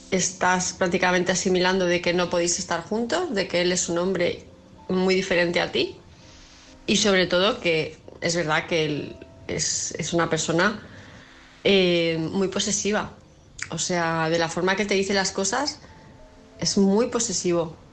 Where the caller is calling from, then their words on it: Palma de Mallorca, Balearic Islands, Spain; de Palma de Mallorca